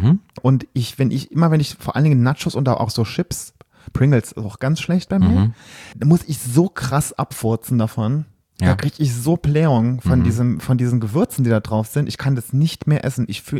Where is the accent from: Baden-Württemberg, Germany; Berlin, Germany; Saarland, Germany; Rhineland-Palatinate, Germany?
Saarland, Germany; im Saarland, wo ich herkomme